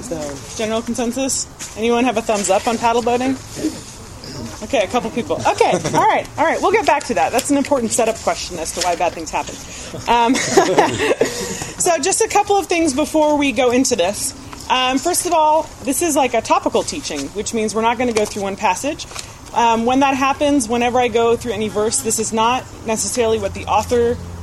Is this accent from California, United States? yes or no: yes; Mountain View, California, United States; born there; I didn't grow up in Mountain View, but I was born in Mountain View and I live in Mountain View.